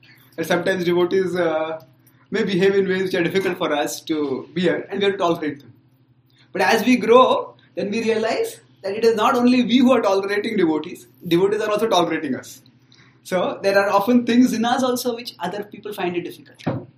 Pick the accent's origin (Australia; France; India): India; I come from India, many Indians don't really care for English grammar and punctuation much.